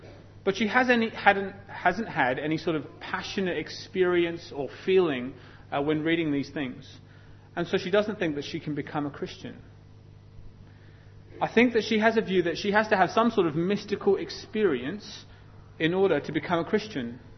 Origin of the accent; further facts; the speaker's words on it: United Kingdom; Now, even though I'm British, emotions are not a bad thing